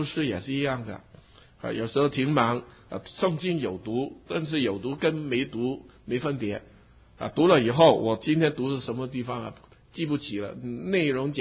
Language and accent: Chinese; Hong Kong; 在基督徒家庭长大的时候，从小就已经听很多的圣经的事情啊。后来在香港啊，香港的很多的学校也是基督教的，所以我念的小学、我的中学都是基督教的学校